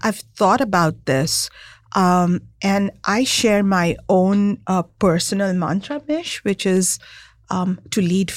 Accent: Mumbai, Maharashtra, India; I grew up in Bombay.

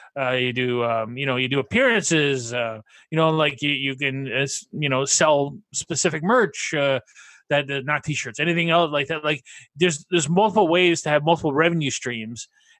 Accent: Canada; I'm a Canadian actor

